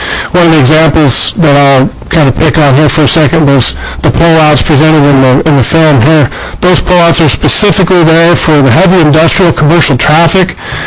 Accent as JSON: {"language": "English", "town": "Wiseman", "region": "Alaska", "country": "United States", "said": "I'm here from Wiseman Village, Alaska."}